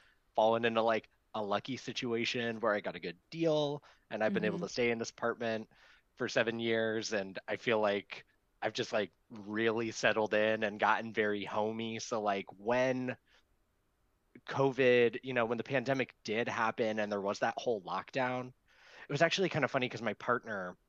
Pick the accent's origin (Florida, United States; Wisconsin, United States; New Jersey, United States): Florida, United States; Orlando; yeah, I think it's like all the stereotypes that people think about when they think about living in Florida, you see them all in Orlando. So yeah, I grew up there, and then